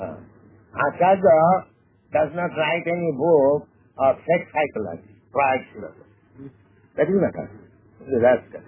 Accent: India; I came from India.

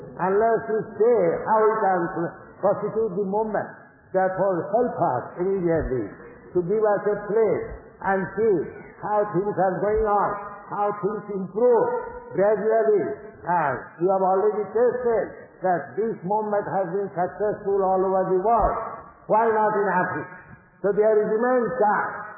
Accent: India; born there; English is a second language; Accidentally, because I am born in India, I am thinking I am Indian.

